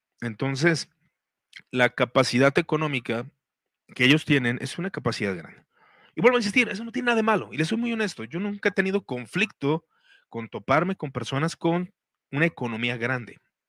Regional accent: Jalisco, Mexico; por ejemplo, de Jalisco, ¿no? De donde soy yo.

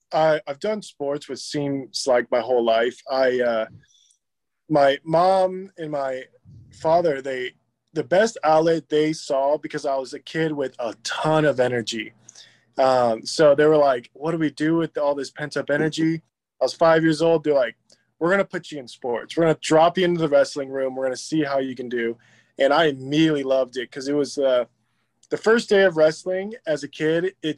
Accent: Des Moines, Iowa, United States; born there; I was born in May 19th, 1997 in Des Moines, Iowa, into a Lao white family.

